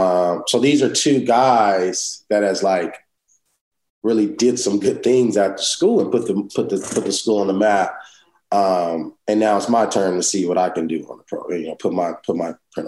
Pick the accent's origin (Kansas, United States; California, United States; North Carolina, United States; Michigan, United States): California, United States; Los Angeles; born there; So on paper, I was born in Los Angeles.